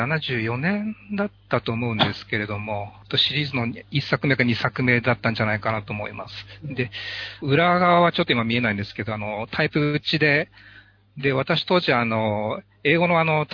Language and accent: Japanese; Joetsu, Niigata, Japan; now in Tokyo, Japan; はい、新潟、はい、新潟県上越市出身です。今東京の世田谷の、まあ、会社の社宅の方におります。